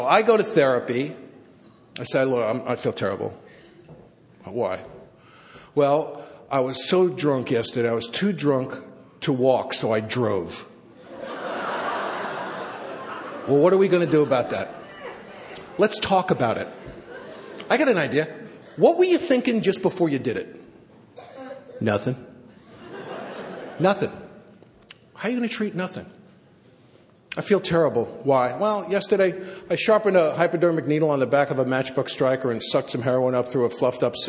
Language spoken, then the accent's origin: English; New York City, New York, United States; I grew up in the Bronx in New York City to a completely insane family.